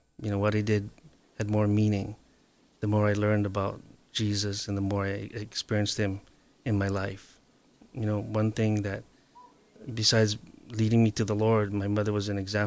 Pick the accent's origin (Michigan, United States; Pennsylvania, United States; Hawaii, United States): Hawaii, United States; Waipahu; also born or lived in Kalihi; I grew up originally in Kalihi until the age of 4, and then in Waipahu through my, mid-20s.